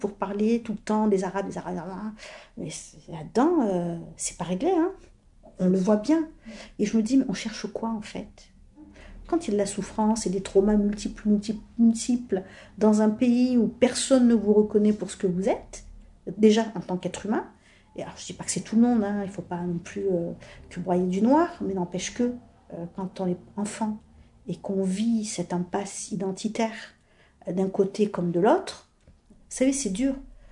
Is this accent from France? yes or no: yes; France; Mais je suis française et je me sens à 2000%.